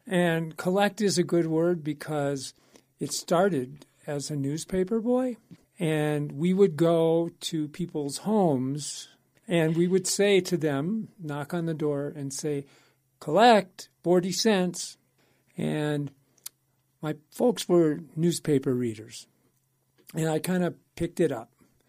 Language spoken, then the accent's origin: English; Rochester, Minnesota, United States; a band is coming to my hometown, Rochester, Minnesota.